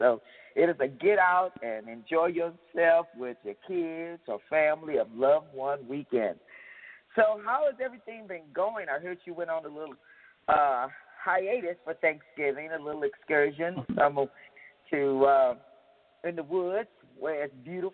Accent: Texas, United States; If it's anything over 60 degrees to me, I'm a Texan, it's cold. It's cold.

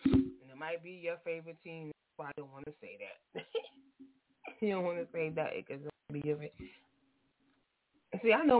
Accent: New York, United States; I'm not a Giants fan nor a Jets fan, even though I'm from New York, and they represent New York.

